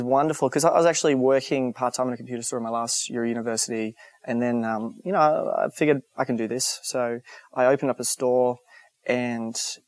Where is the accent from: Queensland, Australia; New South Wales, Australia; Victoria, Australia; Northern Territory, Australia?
Queensland, Australia; So I grew up in Queensland.